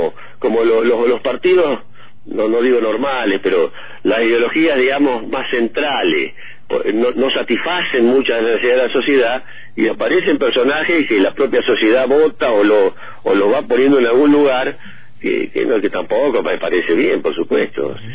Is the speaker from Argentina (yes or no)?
yes; Cipolletti, Río Negro, Argentina; porque soy de Chipoleti